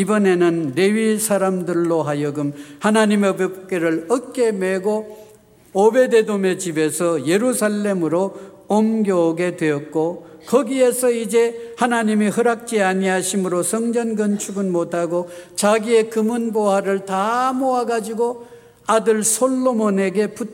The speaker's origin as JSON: {"language": "Korean", "region": "Manchuria", "country": "China", "tie": "born there", "also_born_or_lived": "Manpo, North Korea", "said": "물론 저는 만주에서 태어났고 저희 아버님도 젊은 소시절에 만주에서 지나서"}